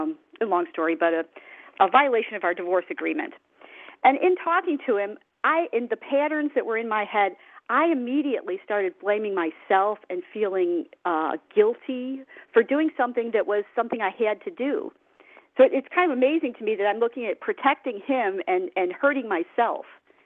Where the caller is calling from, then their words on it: Chicago, Illinois, United States; from Chicago.